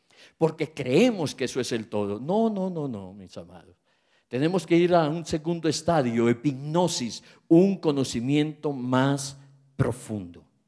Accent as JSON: {"language": "Spanish", "town": "Pamplona", "region": "Norte de Santander", "country": "Colombia", "tie": "born or raised there", "lives_now": "Bogotá, Colombia", "said": "Yo soy hombre de pueblo. Yo nací en Pamplona Norte de Santander, un pueblito pequeño con pinta de ciudad, hermoso. Y cuando yo pasé mi adolescencia en Pamplona, para mí el mundo era Pamplona."}